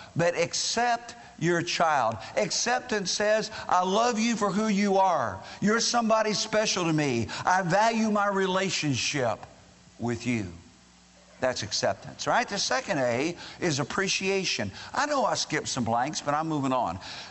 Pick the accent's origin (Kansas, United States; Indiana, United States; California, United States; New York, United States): Indiana, United States; I'm from Indiana. Of course I play basketball.